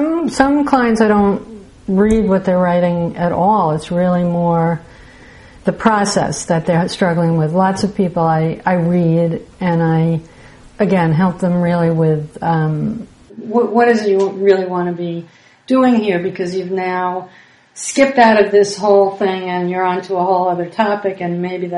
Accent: New York City, New York, United States; I grew up in New York City, and then I ended up here sort of like people do, by accident. Spent, 16 years here, raised my kids here.

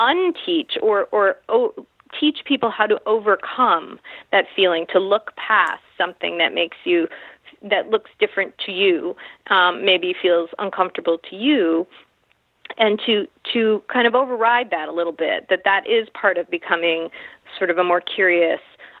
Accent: United States; So I've switched it growing up in America.

